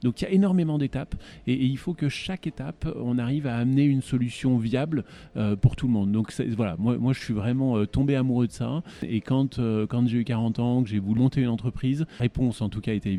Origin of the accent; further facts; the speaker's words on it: Lyon, Auvergne-Rhône-Alpes, France; moved away as an adult; also born or lived in abroad; j'ai quitté Lyon à mes 18 ans, mes 18 premières années ont été lyonnaises, ensuite je suis parti à l'étranger pendant un peu plus de 20 ans